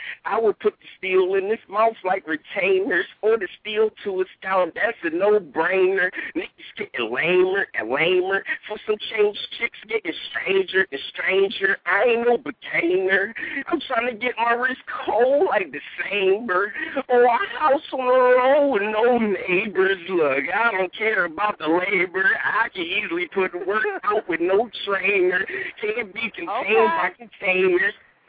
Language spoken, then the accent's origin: English; Philadelphia, Pennsylvania, United States; now in Somerville, United States; I'm originally from West Oak Lane, but yeah, you know I mean, and I, you know, migrated